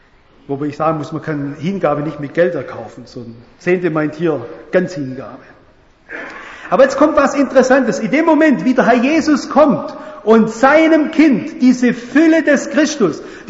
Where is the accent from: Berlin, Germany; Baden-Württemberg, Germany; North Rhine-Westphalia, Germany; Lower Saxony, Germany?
Baden-Württemberg, Germany; Ich weiß nicht, ich bin ein Schwabe.